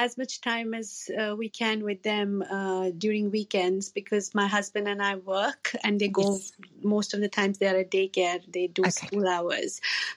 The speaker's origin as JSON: {"language": "English", "country": "India", "lives_now": "New Zealand", "said": "I'm originally from India. I've been in New Zealand for almost 10 years now. I'm a GP. I work in North Shore."}